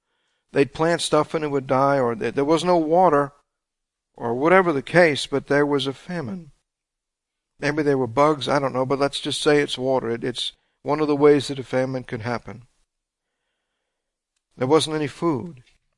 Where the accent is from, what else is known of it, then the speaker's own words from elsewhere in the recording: Louisiana, United States; I guess I'm a Cajun and we like hogshead cheese